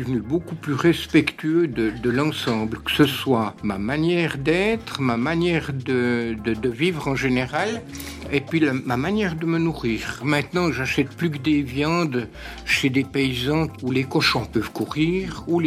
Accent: La Chaux-de-Fonds, Neuchâtel, Switzerland; J'habitais dans la Broye, et puis suite à des problèmes sentimentaux, familiaux et tout, je voulais retourner dans le Jura, parce que je suis de la Chaux-de-Fonds.

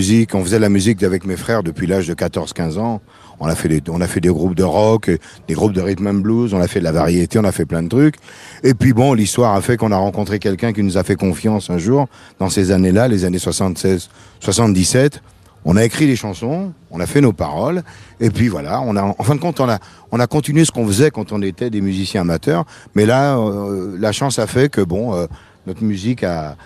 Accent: Martinique; on a toujours dit qu'on était un groupe, on est natif de la Martinique.

